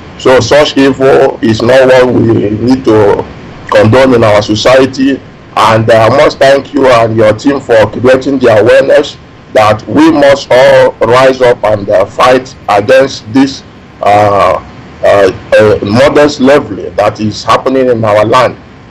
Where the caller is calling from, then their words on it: Corfu, Ionian Islands, Greece; I'm calling from Corfu Island, Greece.